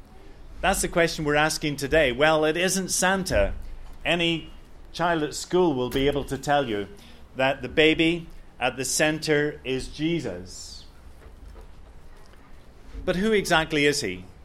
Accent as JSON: {"language": "English", "country": "Ireland", "lives_now": "Hong Kong", "said": "I've lived in Hong Kong for 30 years, but I'm originally from Ireland."}